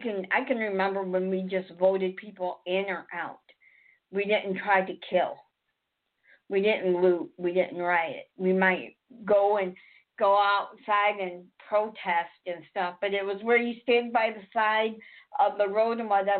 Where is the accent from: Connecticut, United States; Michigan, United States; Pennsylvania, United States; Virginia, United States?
Michigan, United States; And I'm from Michigan